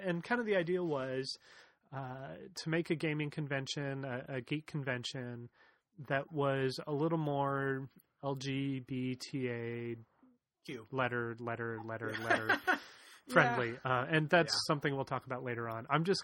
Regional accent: California, United States; And I know we're really kind of biased and lucky here because we come from the Bay Area

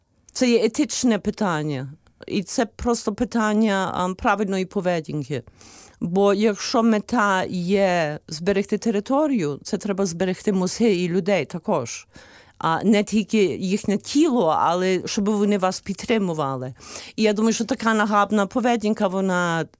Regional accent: United States; Ukrainian is a second language; Ну, а я американка. І мене пустили.

